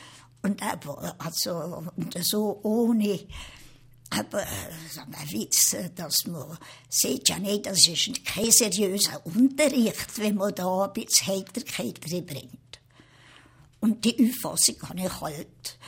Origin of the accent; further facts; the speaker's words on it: Valais, Switzerland; Also meine Heimat ist das Wallis.